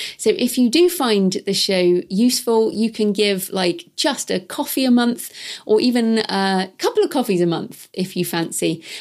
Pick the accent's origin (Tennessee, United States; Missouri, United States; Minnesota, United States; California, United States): California, United States; now in United Kingdom; I'm from California, but loving brisk nature walks here in the UK.